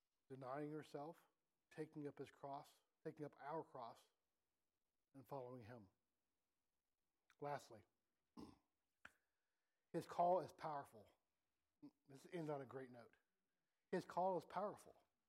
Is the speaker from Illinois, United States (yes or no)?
yes; Decatur, Illinois, United States; now in Milford, United States; We moved from Decatur, Illinois, and came to Milford, Ohio, and for, it was close to a year that my grandparents did not speak to us.